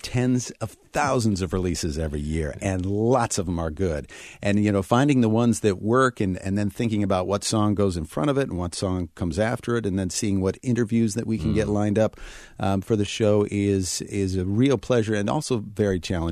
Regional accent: Detroit, Michigan, United States; So growing up in Detroit in the late 60s and early 70s, it was

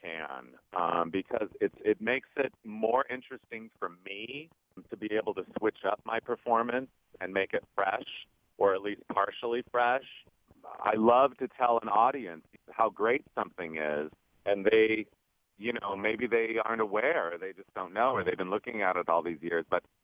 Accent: Los Angeles, California, United States; I'm going to go back to my hometown of Los Angeles and brag about that I got to experience.

